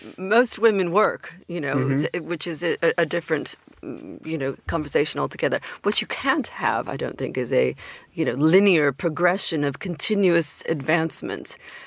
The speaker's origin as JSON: {"language": "English", "region": "California", "country": "United States", "lives_now": "United Kingdom", "said": "as a Californian that has a lot in common with the Swiss style ballot initiative."}